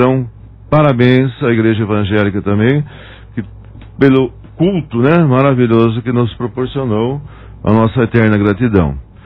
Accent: Fernando Prestes, São Paulo, Brazil; now in Monte Alto, Brazil; Para quem não sabe, eu sou de Fernando Prestes.

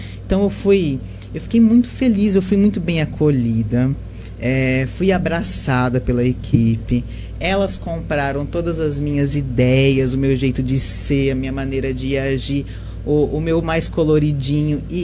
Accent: Iacanga, São Paulo, Brazil; now in Taquaritinga, Brazil; Eu sou natural de Iacanga, no interior do estado. E por conta de estudos, concurso público, resido atualmente em Taquaritinga, né? E agora trabalhando aqui, tenho o sonho de vir residir aqui em Monte Alto também.

